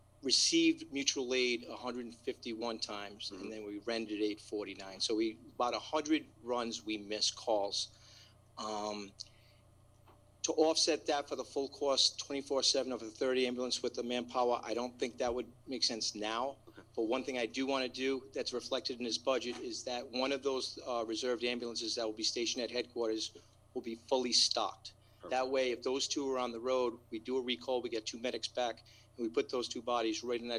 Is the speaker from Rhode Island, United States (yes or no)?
yes; Rhode Island, United States; I was from Rhode Island.